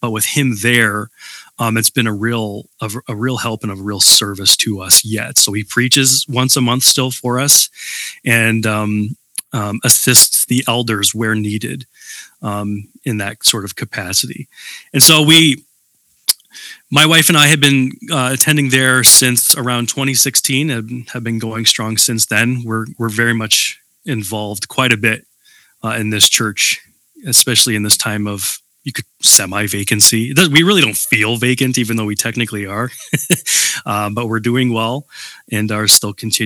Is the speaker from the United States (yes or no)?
no; Canada; I'm Dutch, Luchabor, very, very Dutch, and I'm Canadian, so I'm only two generations across the pond.